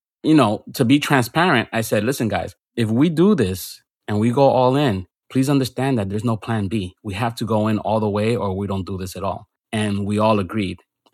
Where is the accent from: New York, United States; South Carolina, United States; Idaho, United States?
New York, United States; New York City; I'm a kid from Washington Heights with a deep passion for music, art, and culture.